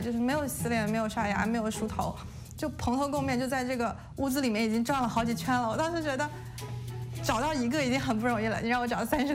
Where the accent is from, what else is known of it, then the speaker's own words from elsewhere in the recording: China; moved away as an adult; now in United States; 我是从小在中国长大，然后来这边学习工作